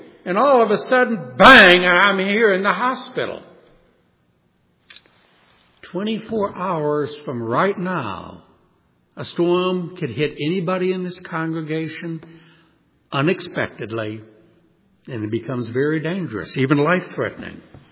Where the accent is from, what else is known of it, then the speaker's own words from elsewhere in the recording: New Orleans, Louisiana, United States; I grew up in New Orleans, and we were hit by several very major hurricanes.